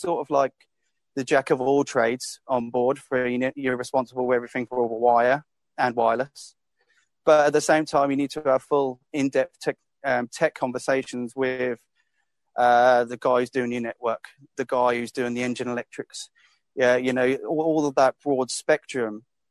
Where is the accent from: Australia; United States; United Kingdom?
United Kingdom